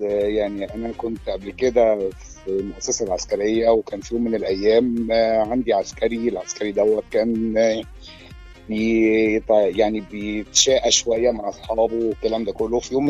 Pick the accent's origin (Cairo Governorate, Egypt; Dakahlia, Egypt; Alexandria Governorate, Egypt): Cairo Governorate, Egypt; Cairo; من القاهره.